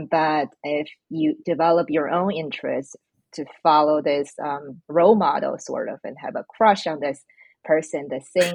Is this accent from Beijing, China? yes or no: yes; Beijing, China; moved away as an adult; now in United States; So I'm from China. I was born and raised in Beijing, China. Spent 2/3 of my life in China, and I moved to the United States in my early 20s for law school. So primarily lived in China and the U.S.